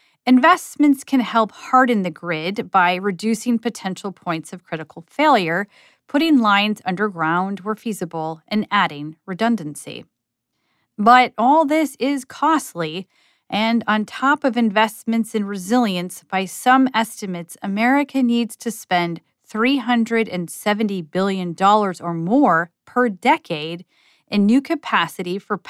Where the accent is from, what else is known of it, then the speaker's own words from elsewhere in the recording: Cincinnati, Ohio, United States; But here I was, in my hometown of Cincinnati, speaking Wolof with a set of neighbors I had never known I had before.